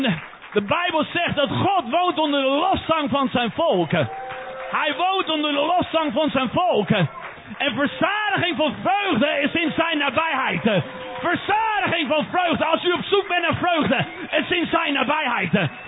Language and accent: Dutch; Netherlands; oh ja, wij zijn beter als Nederlanders.